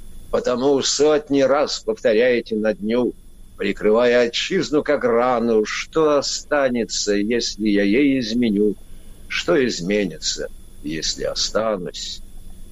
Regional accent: North Caucasus, Russia; У нас на родине, на Северном Кавказе, конечно же, все знают шейхи Джамалуддина Гумуки

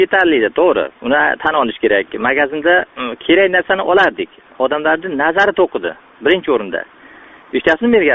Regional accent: Andijan, Andijan Region, Uzbekistan; Men asli Andijondanman.

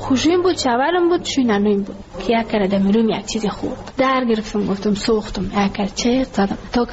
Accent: Ghazni, Afghanistan; now in Kabul, Afghanistan; ما کابل آمده از غزنی هستیم

